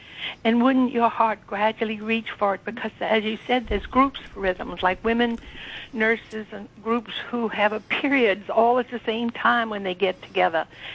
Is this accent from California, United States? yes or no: no; New Orleans, Louisiana, United States; Oh, and guess what? I'm from New Orleans.